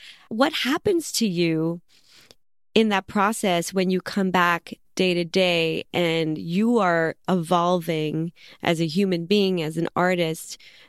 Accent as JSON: {"language": "English", "town": "Brooklyn", "region": "New York", "country": "United States", "said": "I'm from Brooklyn, so I'm kind of calling up images that are familiar to me."}